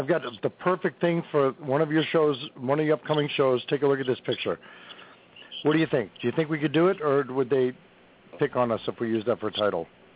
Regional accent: Worcester, Massachusetts, United States; I'm from Worcester, Mass. All right, we're not that far apart.

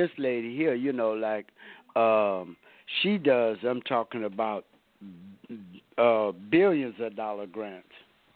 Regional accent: Lake Charles, Louisiana, United States; It's people from even my hometown, Lake Charles, Louisiana.

